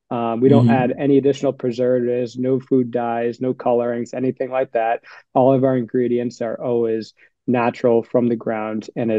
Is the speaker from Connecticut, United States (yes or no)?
yes; Avon, Connecticut, United States; I'm from Avon, Connecticut, and I'm one of the partners here at Hemp Honey